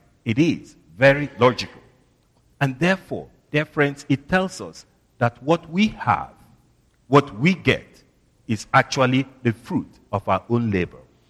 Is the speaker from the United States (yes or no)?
no; Nigeria; I'm from Nigeria. We don't do well with snow and cold.